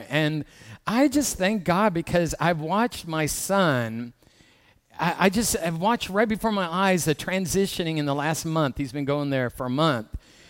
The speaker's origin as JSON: {"language": "English", "region": "Michigan", "country": "United States", "tie": "born or raised there", "said": "I'm from Michigan. I grew up in Michigan."}